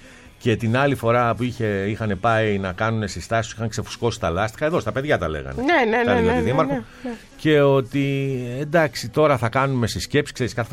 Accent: Peloponnese, Greece; Δηλαδή εκεί στην πατρίδα μου τη Μεσσηνία, καμιά φορά που επισκέπτομαι.

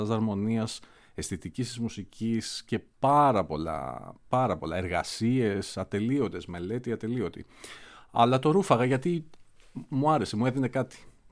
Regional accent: Nafpaktos, Western Greece, Greece; Λοιπόν, γέννημα θρέμα. Όταν ήμουν μικρός, το μόνο οδείο που υπήρχε ήταν ένα μικρό οδείο στην Αύπακτο

